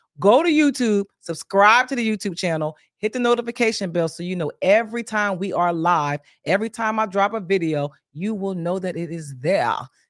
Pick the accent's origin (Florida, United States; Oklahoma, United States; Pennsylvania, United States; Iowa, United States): Pennsylvania, United States; Bristol; But for my people in my hometown of Bristol, Pennsylvania, January 18th, I need y'all in the building.